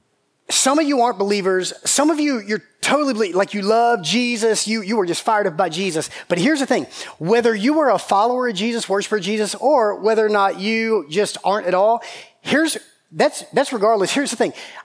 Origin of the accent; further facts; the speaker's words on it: Georgia, United States; I still remember being in seventh grade, growing up in Middle Georgia, and school had already started.